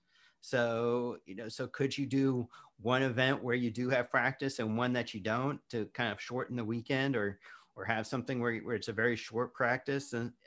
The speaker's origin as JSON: {"language": "English", "town": "Indianapolis", "region": "Indiana", "country": "United States", "said": "granted, I'm a little bit biased because, as you say, I'm from Indianapolis."}